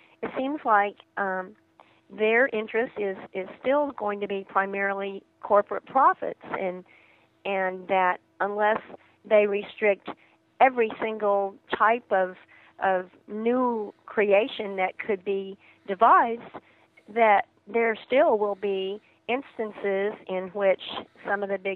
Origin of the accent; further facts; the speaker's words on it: Okmulgee, Oklahoma, United States; I'm originally from Okmulgee, which is near Tulsa.